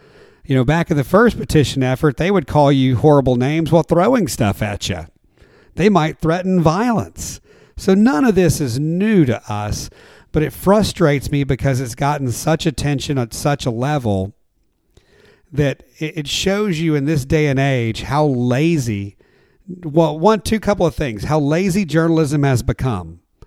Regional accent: Texas, United States; I'm from North Texas, and outside of the Dallas area

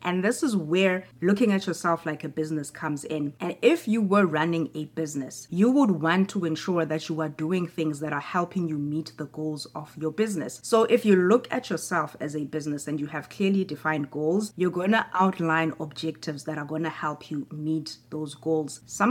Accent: South Africa; also born or lived in Europe / North America; now in Canada; I am a South African who has lived in both Europe and North America, and if you are new to my channel, in 2023, I became a Canadian citizen, making me a dual citizen of South Africa and Canada.

